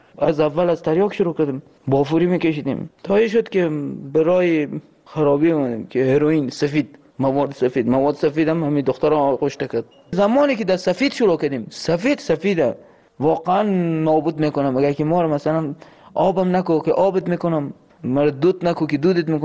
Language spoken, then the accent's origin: Persian; Afghanistan; moved away; ما الان نزدیک 3 سال نیم همینجا، از روزی که از افغانستان آمدیم